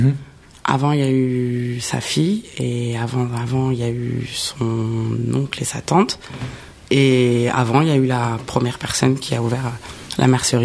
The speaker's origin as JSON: {"language": "French", "town": "Deuil-la-Barre", "region": "Île-de-France", "country": "France", "said": "Je viens de Deuil-la-Barre, de base"}